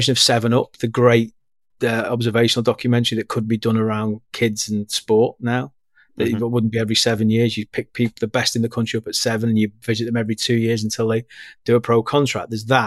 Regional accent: St Helens, North West England, United Kingdom; I'm from St. Helens.

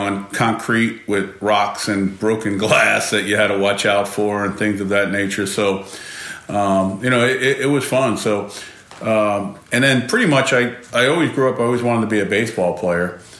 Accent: Bronx, New York, United States; So growing up in the Bronx, I would say that it's baseball was more of a bigger part because obviously, you know, the Yankees are from the Bronx and everybody, you know, talked about baseball.

